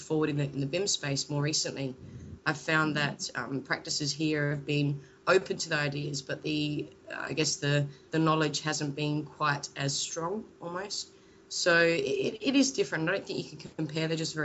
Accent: Australia; now in United Kingdom; As an Australian

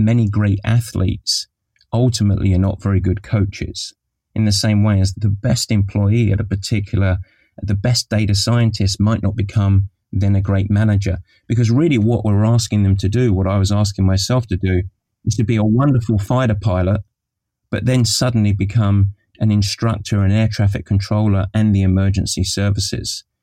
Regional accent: England, United Kingdom; And myself being English, where I grew up in a culture of go and get a real job and we don't belong

